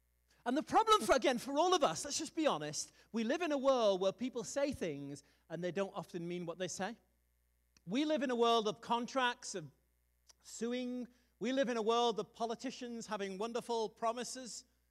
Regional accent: United Kingdom; I don't know, it's probably just being British

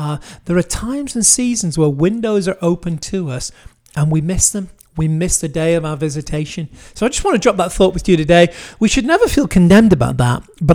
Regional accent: North West England, United Kingdom; because I grew up near Liverpool and grew up 20 years after …

